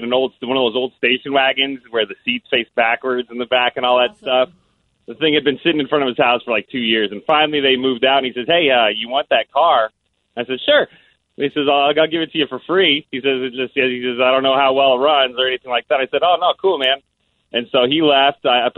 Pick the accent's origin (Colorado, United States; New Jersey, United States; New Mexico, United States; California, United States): Colorado, United States; Denver; Okay, so I grew up in Denver. I've been out here for about 5 years now.